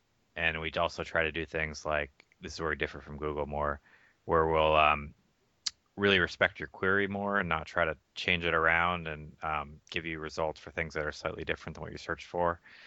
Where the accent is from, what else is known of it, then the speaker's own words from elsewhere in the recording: Atlanta, Georgia, United States; also born or lived in Philippines; So I grew up in Atlanta. I spent a couple years in Philippines before that, and then I went to college in Boston, Massachusetts at MIT.